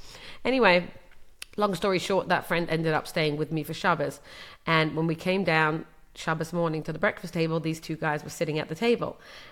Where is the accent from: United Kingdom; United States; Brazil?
United Kingdom; London; So I grew up in London, England, as one of 12 children. I'm the 11th child.